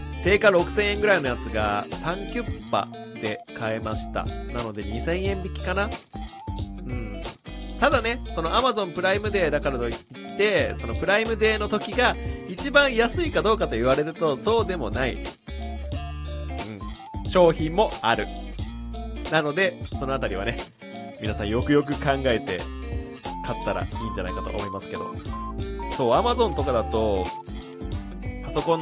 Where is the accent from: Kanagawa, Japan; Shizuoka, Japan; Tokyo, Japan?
Shizuoka, Japan; 僕地元が静岡なんですけど、静岡の、あの、伊豆半島の